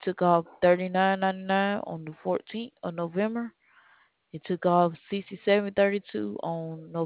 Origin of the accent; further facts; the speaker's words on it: Alabama, United States; No, I'm from Alabama. That's where.